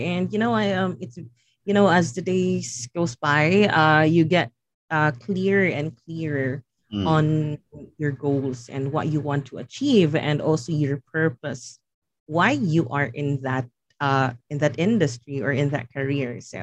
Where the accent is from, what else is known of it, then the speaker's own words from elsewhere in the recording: Philippines; So, for example, in my case, I'm from the Philippines, and I'm targeting coaches in the U.S.